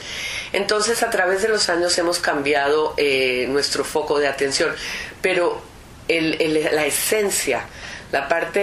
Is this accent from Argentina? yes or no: no; Colombia; now in Israel; yo soy originalmente de Colombia y vivo en Israel.